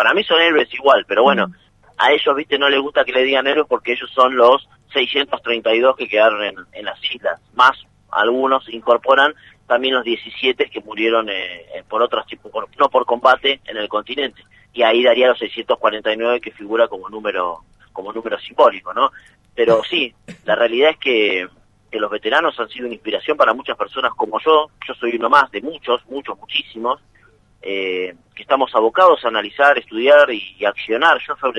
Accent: Tierra del Fuego, Argentina; now in La Plata, Argentina; yo soy fueguino, vivo en La Plata temporalmente hasta el año que viene, pero soy fueguino

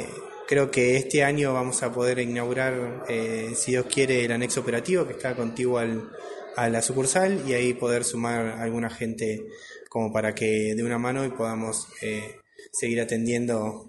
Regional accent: Ushuaia, Tierra del Fuego, Argentina; born there; Si bien soy nacido en Ushuaia, soy fueguino, trabajé muchos años acá en la sucursal de Río Grande, trabajé 12 años, después me fui a Ushuaia y hoy nuevamente estoy acá

